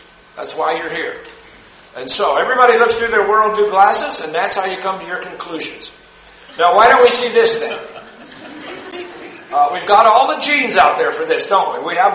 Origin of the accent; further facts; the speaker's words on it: Texas, United States; I'm from Texas, United States of America.